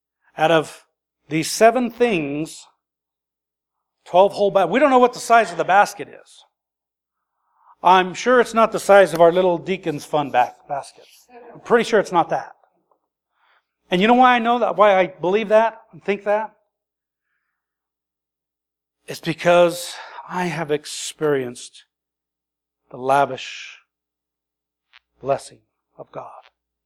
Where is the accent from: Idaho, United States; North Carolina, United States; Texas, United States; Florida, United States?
Idaho, United States; Obviously, I grew up in Idaho.